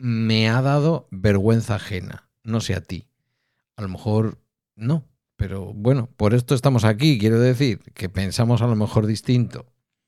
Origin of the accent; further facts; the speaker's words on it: Bilbao, Basque Country, Spain; Pero ya sabéis cómo somos los de Bilbao.